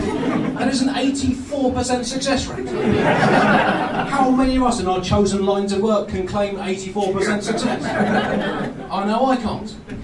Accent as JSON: {"language": "English", "region": "London", "country": "United Kingdom", "said": "Yeah, I come from London, and in London we like to complain about the traffic."}